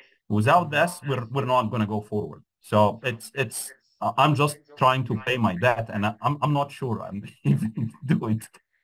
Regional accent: Egypt; also born or lived in France / Europe; Yeah, so I'm from Egypt, and I had been in the academia for a long time over there, right? And then I just got my PhD from France. So I lived in Europe for a while.

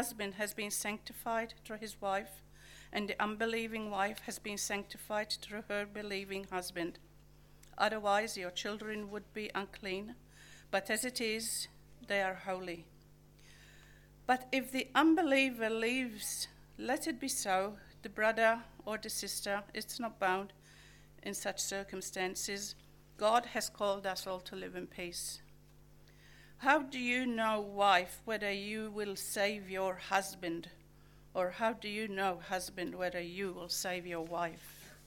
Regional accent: Malta; born there; I was born in Malta, a predominantly Catholic country in every sense of the word.

